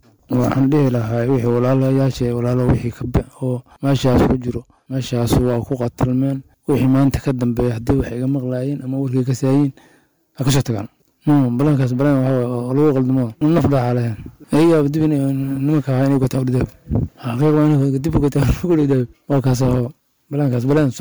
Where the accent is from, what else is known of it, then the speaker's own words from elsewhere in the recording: Beledweyne, Hiran, Somalia; waxaan ka imid Baladweyne.